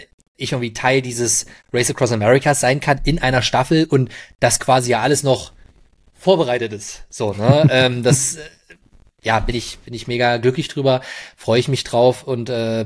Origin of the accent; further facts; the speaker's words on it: Magdeburg, Saxony-Anhalt, Germany; Ich komme ja aus Magdeburg, ich lebe hier. Von daher habe ich da auch eine große Heimatverbundenheit